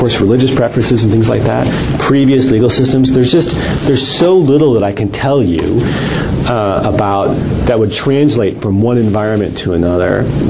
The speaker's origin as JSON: {"language": "English", "town": "Chicago", "region": "Illinois", "country": "United States", "said": "I'm from Chicago, so election fraud doesn't bother me very much."}